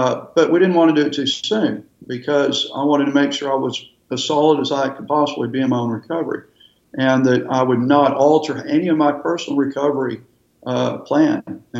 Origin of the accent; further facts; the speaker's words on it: Texas, United States; We're from Texas and we still love Texas.